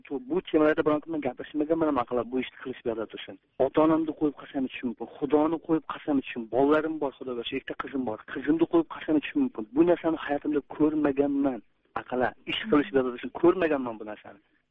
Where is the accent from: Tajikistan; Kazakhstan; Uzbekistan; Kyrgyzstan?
Uzbekistan; Olmaliq, Tashkent Region; Men o'zbek, O'zbekistondan, Namangandan, Andijondan, men o'zim Olmaliqdan.